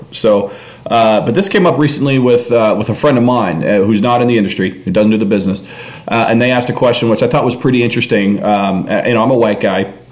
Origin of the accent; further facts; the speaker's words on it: San Jose, California, United States; I say I'm from the Mexican part of San Jose called San Jose